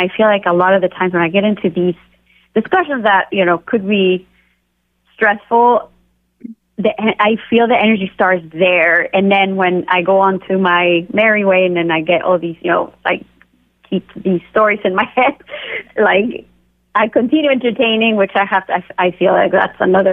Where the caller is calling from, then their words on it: Seattle, Washington, United States; Oh, I am in Seattle.